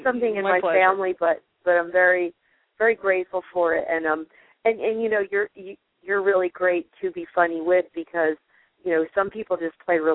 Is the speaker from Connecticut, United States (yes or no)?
no; New Jersey, United States; I'll never forget when I moved from North Jersey to the Shore area in second grade.